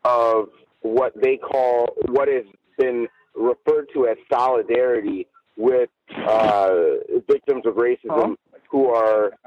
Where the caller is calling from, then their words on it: Chino, California, United States; I'm calling in from Chino, California.